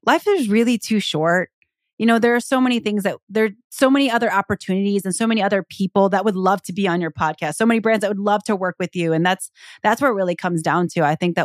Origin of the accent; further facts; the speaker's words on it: Philippines; I mean, I'm really excited because even just being Filipino and a trainer, 10 years ago, I didn't see many Filipino trainers.